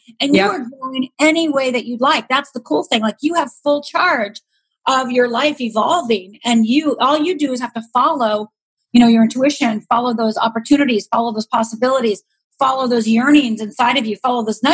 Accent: Michigan, United States; also born or lived in Upper Minnesota; I grew up in Upper Michigan, Upper Minnesota, so I was going to be tough, right?

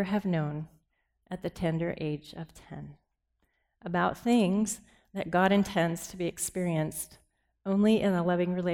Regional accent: Orlando, Florida, United States; also born or lived in Michigan; I was born in Michigan, but shortly afterward, we moved to Florida, where my dad, who was a pastor, planted a church in Orlando, the Orlando Christian Reformed Church. I lived happily in Florida with my parents and two older brothers for the first 6 years of my life.

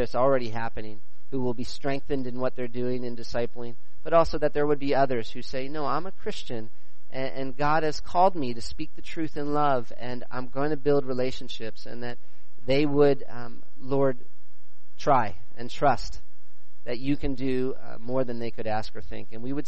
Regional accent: United States; I'm American, so we love projects.

